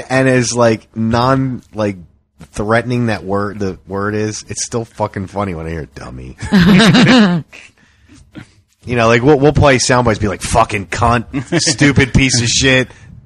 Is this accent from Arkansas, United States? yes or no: yes; Arkansas, United States; Hey, that's my home state.